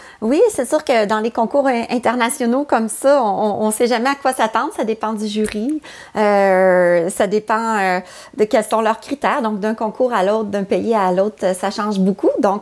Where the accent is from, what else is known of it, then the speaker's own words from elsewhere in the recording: Quebec City, Quebec, Canada; je suis originaire de Québec, mais je suis de la région Québec depuis Québec. Fort le temps, oui, de la région de Québec, c'est ça.